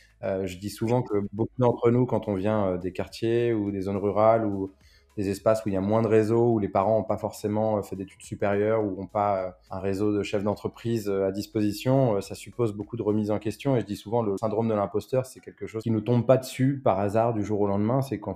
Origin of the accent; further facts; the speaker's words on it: Évry-Courcouronnes, Île-de-France, France; Moi, j'ai grandi à Évry-Courcouronnes, je suis un pur produit de banlieue. J'ai grandi dans un quartier de voisin à celui d'Elisabeth, dans un quartier qui s'appelle Jean Rostand.